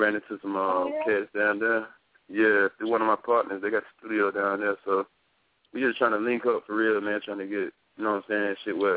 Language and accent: English; Opelika, Alabama, United States; try to put Chamber County on, whether it's in Lynette, the Fett, you know, or travel to Opelika, to my hometown.